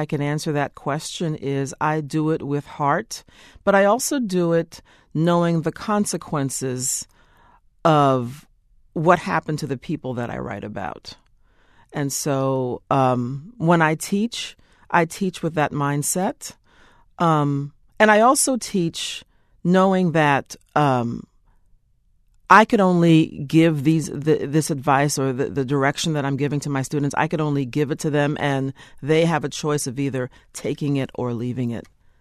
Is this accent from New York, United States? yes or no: yes; Brooklyn, New York, United States; I was born and raised in Brooklyn.